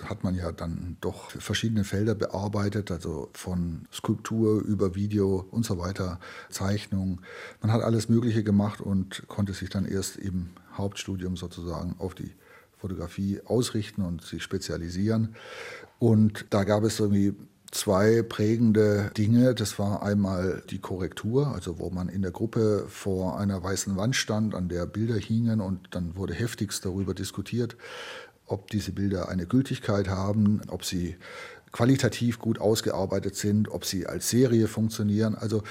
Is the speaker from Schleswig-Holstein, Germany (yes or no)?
no; Baden-Württemberg, Germany; weil als Schwabe habe ich der Sprache nicht so richtig getraut